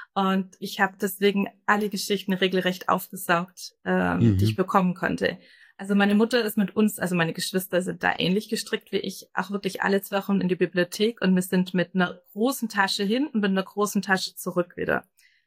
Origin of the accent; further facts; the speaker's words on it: Ellwangen, Baden-Württemberg, Germany; accent: Swabian; Mehr Schwäbisch kann ich auch tatsächlich nicht, weil meine Eltern mir Hochdeutsch gesprochen hatten. Genau, und da bin ich in Ellwangen aufgewachsen, eine schöne Kleinstadt mitten im Schwabenländle.